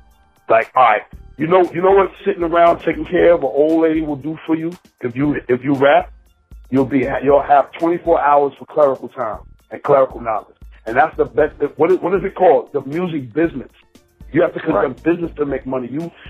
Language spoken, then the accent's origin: English; Harlem, New York, United States; Because I got haters. I'm from Harlem. I got the best haters in the world, B.